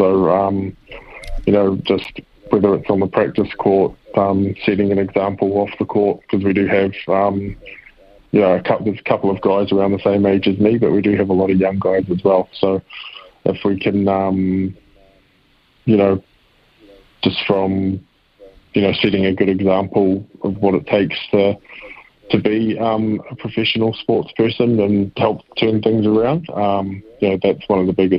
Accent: New Zealand; being a Kiwi

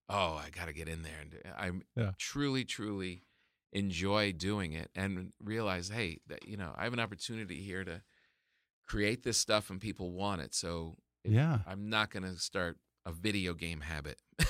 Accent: New Jersey, United States; I'm from New Jersey. Yeah. The beaches there are like a hidden secret.

